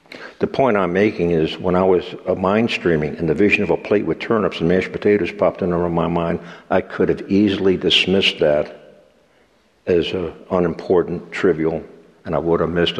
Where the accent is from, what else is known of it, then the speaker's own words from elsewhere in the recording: Miami, Florida, United States; I am from Miami, and down there they have a roach problem.